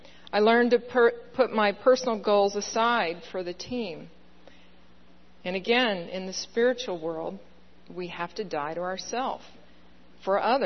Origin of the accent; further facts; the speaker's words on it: United States; As an American, as a member of the United States Air Force, as a member of God's kingdom, I'm not willing to give up my freedom.